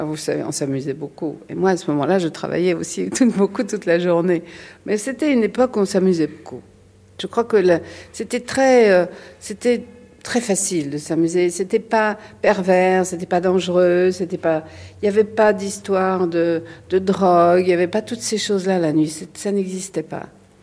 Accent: Normandy, France; moved away as an adult; also born or lived in Brittany; now in Paris, France; Je suis née en Bretagne, je suis tout à fait française, en Bretagne, élevée en Normandie, et je suis venue à Paris tout de suite après la guerre, à la fin de, après la libération en 1944.

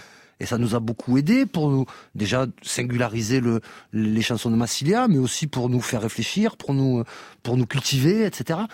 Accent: Marseille, Provence-Alpes-Côte d'Azur, France; born there; moi, je suis né à la Belle de Mai.

